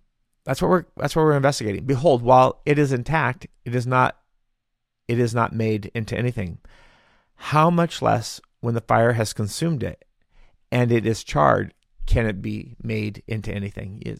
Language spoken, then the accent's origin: English; Washington, United States; Now, I was raised in the Yakima Valley. We had some vineyards on our farm